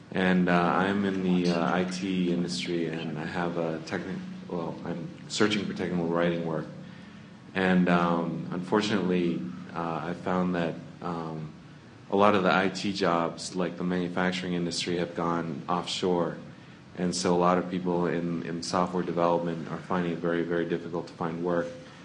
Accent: Baltimore, Maryland, United States; I'm visiting from Baltimore.

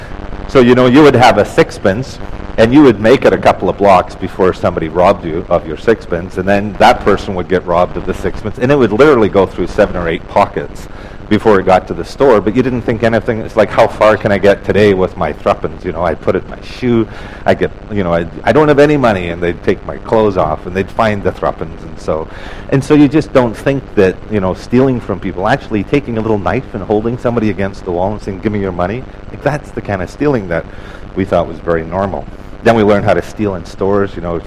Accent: Glasgow, Scotland, United Kingdom; born there; I was born in Glasgow, Scotland, not into a Christian home, didn't think much about faith

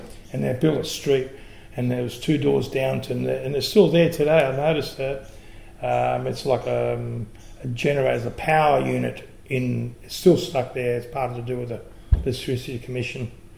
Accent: Sydney, New South Wales, Australia; the suburb compared to the suburb that I grew up in Woolloomooloo, I wouldn't compare.

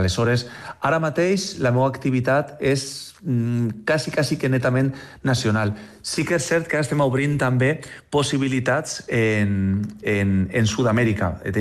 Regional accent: Valencia, Valencian Community, Spain; now in Ibiza, Spain; Bueno, jo soc de València, estic a Eivissa, era com una tragèdia compartida, no?

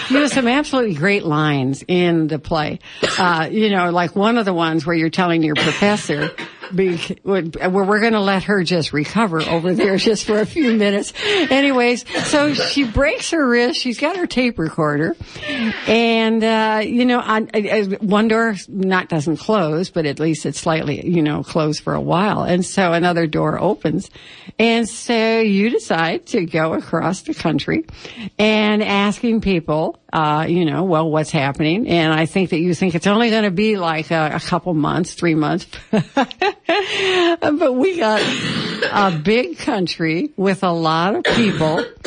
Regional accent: Illinois, United States; like I'm from Midwest, Illinois.

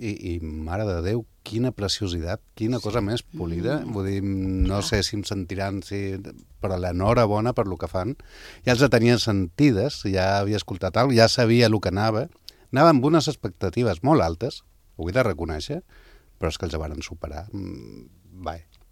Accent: Balearic Islands, Spain; com a persona que s'emociona amb la música, però també com a eivissenc.

